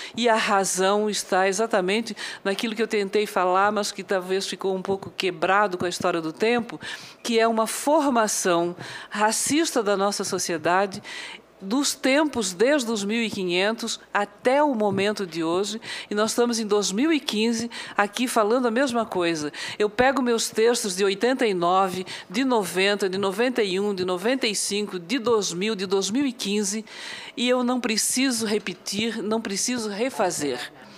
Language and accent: Portuguese; Santa Catarina, Brazil; now in Curitiba, Brazil; eu sou catarinense, moro em Curitiba e participo dessas discussões todas